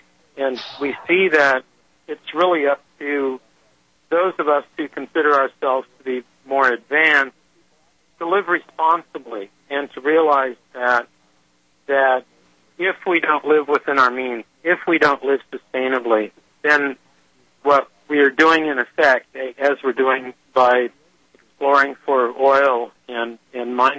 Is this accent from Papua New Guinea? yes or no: yes; Papua New Guinea; I grew up in Papua New Guinea in a natural setting, and I have this connection to the land that many people don't.